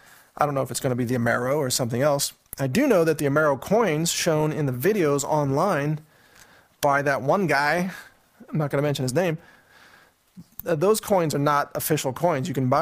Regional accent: Midwest, United States; I know, I'm from the Midwest. I can say that, because I'm from there.

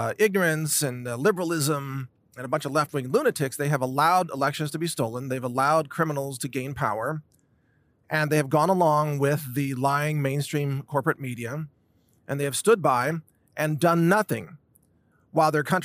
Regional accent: United States; even though I'm an American and I am obviously pro-America and I love America

